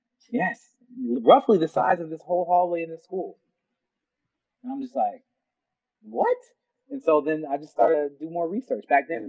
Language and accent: English; Grand Blanc, Michigan, United States; But yes, I am from Grand Blanc. And it was cool, man. I like Grand Blanc. I tell people that it was like a utopia of sorts. I think I was very privileged growing up.